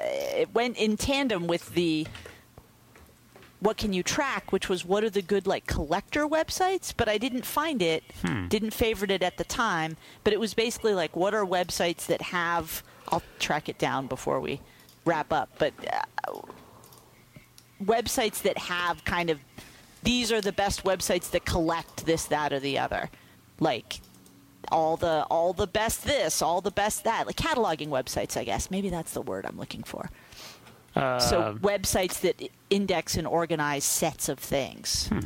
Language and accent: English; Massachusetts, United States; It kind of makes sense because I grew up in Mass and my parents grew up in New York.